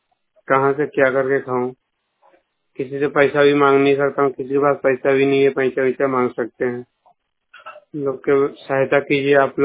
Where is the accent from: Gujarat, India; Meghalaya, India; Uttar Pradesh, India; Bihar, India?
Bihar, India; मैं बिहार के रहने वाला हूँ सर। मैं हरियाणा में फंसे हूँ।